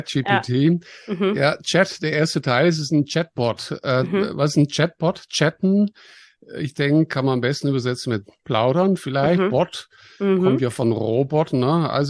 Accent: Netherlands; now in Munich, Germany; Hast schon gesagt, bin Holländer. Mhm. Ich habe in Delft Computer Aided Design studiert.

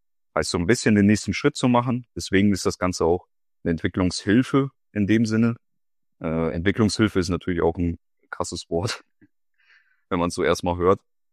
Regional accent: North Rhine-Westphalia, Germany; also born or lived in Ostwestfalen; ursprünglich aufgewachsen bin ich im Münsterland, im Kreis Steinfurt. Vielleicht sagt das dem einen oder anderen, was ist eher eine kleinere, ländlichere Umgebung. Genau, und irgendwann sind wir dann nach Ostwestfalen umgezogen. Also ich bin so ein klassischer NRW-Mensch.

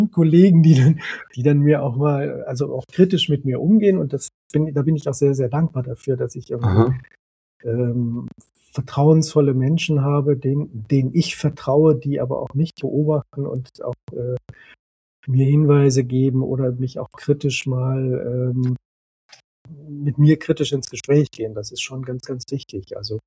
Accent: Saarbrücken, Saarland, Germany; ich bin geboren und aufgewachsen in Saarbrücken, im Saarland. Also okay. Der französischen Grenze.

